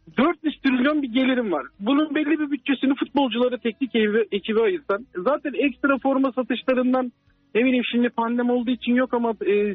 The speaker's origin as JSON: {"language": "Turkish", "town": "Karşıyaka", "region": "İzmir", "country": "Turkey", "said": "Karşıyakalıyım tabii."}